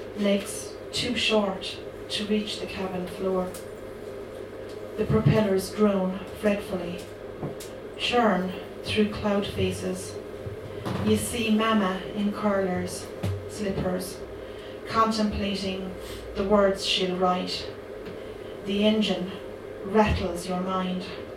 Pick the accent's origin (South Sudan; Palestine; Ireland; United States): Ireland; Munster; I'm from Kerry. Please don't hold that against me.